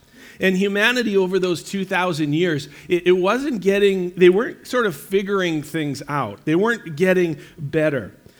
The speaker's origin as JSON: {"language": "English", "region": "California", "country": "United States", "tie": "born there", "said": "Now, I was born in the States. I was born in California, exciting place, right where Google is now, actually."}